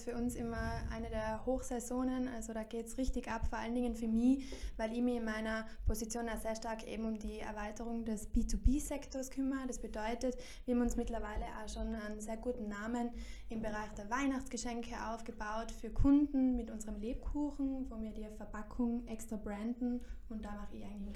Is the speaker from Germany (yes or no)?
no; Innsbruck, Tyrol, Austria; ich bin 27, ich komme aus Innsbruck